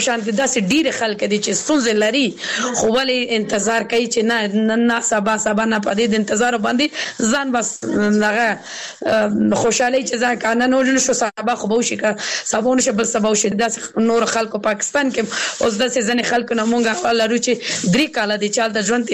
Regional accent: Kabul, Afghanistan; زه اوس بل ولایت کې سګم زه خپل د کابل ولایت نه یم

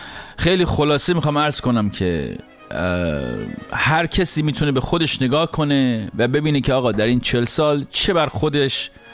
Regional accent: Iran; born or raised there; moved away as an adult

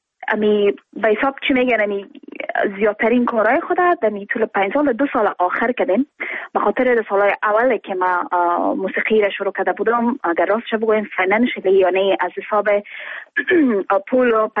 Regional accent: Afghanistan; من از افغانستان هستم، ولایتش فکر میکنم فرق نمیکنم که از کجای افغانستان، ما شما افغان هستیم

